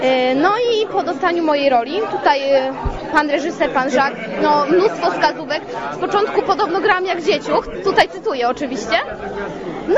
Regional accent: Wola Rogowska, Lesser Poland, Poland; jestem z Woli Rogowskiej, chodzę do szkoły, do liceum Szczurowej.

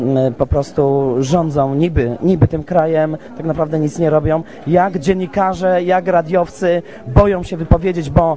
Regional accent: Tarnów, Lesser Poland, Poland; No, sam wywodzę się z Tarnowa i po prostu widzę, co się dzieje

